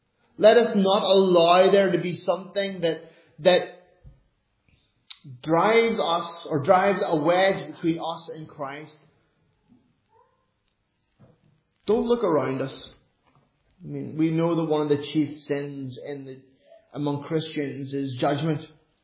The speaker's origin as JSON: {"language": "English", "country": "Ireland", "said": "I know I'm an Irishman."}